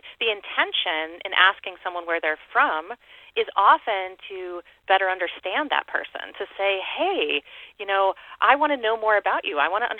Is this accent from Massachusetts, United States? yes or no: no; Bridgton, Maine, United States; I think about growing up in Bridgeton, you know, really those were really at the core of a lot of the differences on the playground, for example.